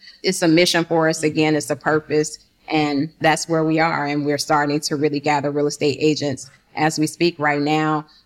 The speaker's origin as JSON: {"language": "English", "town": "Chicago", "region": "Illinois", "country": "United States", "lives_now": "Atlanta, United States", "said": "I'm originally from Chicago. So we're buying buildings in Chicago"}